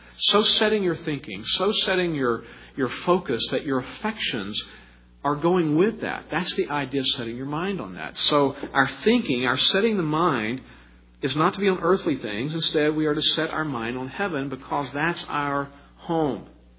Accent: Texas, United States; also born or lived in Illinois; now in California, United States; I was born in Illinois, and I was raised in Texas. The last 16 years of my life in California. Now I'm planted here.

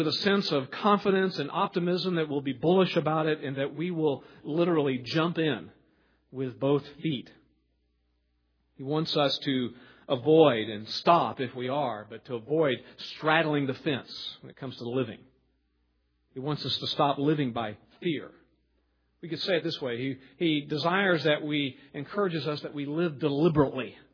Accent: Texas, United States; And I grew up in Texas. The stock market was where you sold cattle, you know.

